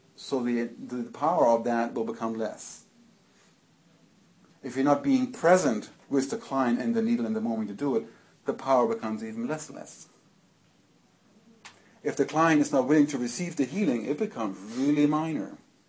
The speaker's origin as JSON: {"language": "English", "country": "Germany", "said": "I'm not Australian, I'm German."}